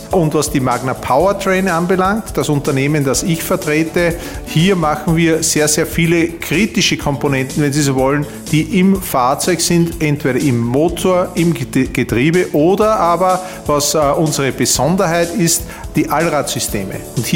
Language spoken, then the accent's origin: German; Steyr, Upper Austria, Austria; now in Lannach, Austria; Ich bin Österreicher, komme aus Steyr, wunderschöne alte Eisenstadt. Und bin hier in Lannach